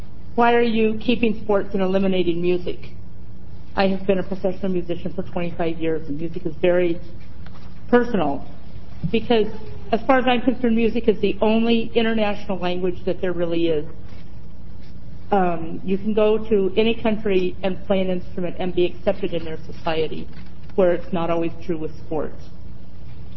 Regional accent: Portland, Oregon, United States; I'm from Portland.

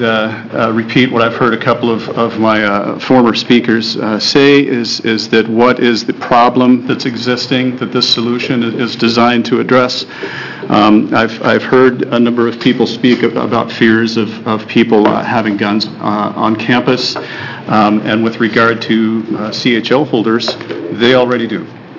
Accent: Tigard, Oregon, United States; from Tigard, Oregon.

